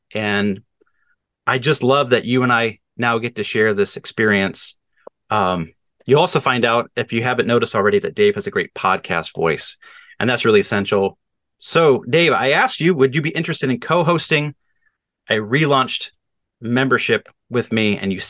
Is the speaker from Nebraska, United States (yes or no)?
yes; Nebraska, United States; now in Oregon, United States; David, you and I grew up together in Nebraska. Now we both live here in Western Oregon.